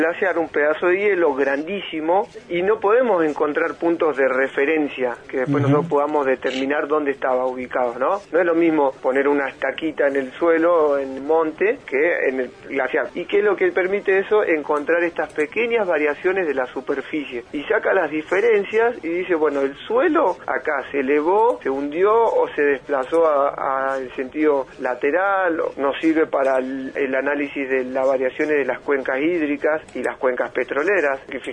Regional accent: Trelew, Chubut, Argentina; yo me creí acá en Trelew, cuando era chico no teníamos tele

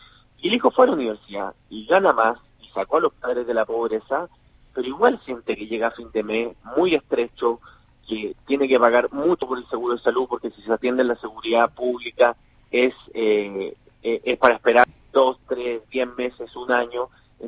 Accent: Chile; esa es mi reflexión como chileno.

